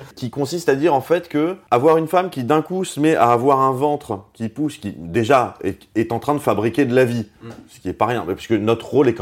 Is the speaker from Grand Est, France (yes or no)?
yes; Strasbourg, Grand Est, France; on vient tous les deux de Strasbourg. On était dans la même classe dans la maternelle.